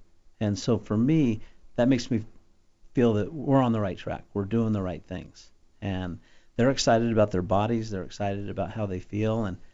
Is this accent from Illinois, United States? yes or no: no; Utah, United States; Well, actually, I'm from Utah, and so I grew up here. My family's here.